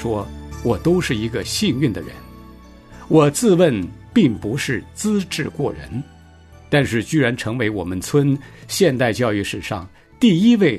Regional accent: Hunan, China; born there; 1966年6月，我出生在中国大陆湘西北一个美丽但是贫穷的小乡村。

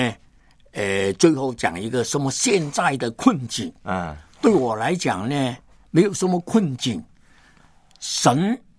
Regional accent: Hong Kong; 我是英殖殖民地长大的一个青年人啊。根本没有中国的观念，我没有回过乡下的

